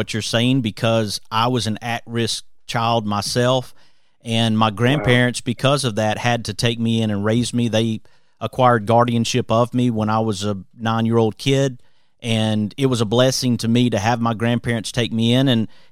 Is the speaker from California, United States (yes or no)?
no; Hueytown, Alabama, United States; I grew up in Hueytown, and I attended Pittman Middle School and then Hueytown High School